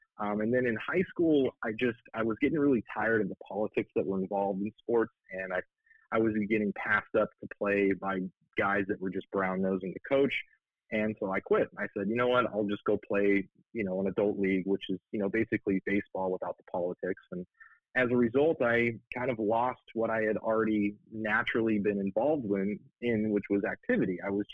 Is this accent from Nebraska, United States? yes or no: no; Los Angeles, California, United States; I grew up in Los Angeles, California. I come from a long line of athletes, so I got into athletics as soon as I could walk.